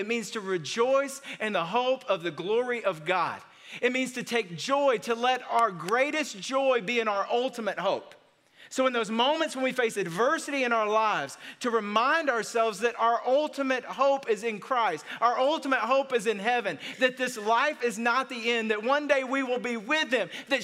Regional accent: Georgia, United States; We're the people from South Georgia

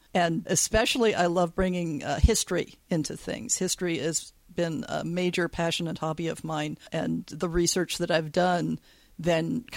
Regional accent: California, United States; That's correct. I'm from California.

